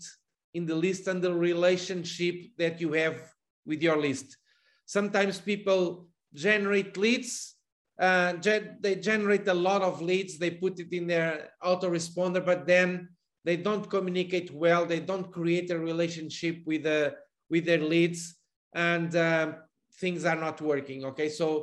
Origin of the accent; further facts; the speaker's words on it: Portugal; English is a second language; I'm calling you from Portugal. I'm Portuguese. As you can see, my accent, it's not a pure accent, English, British, or American, or something like that.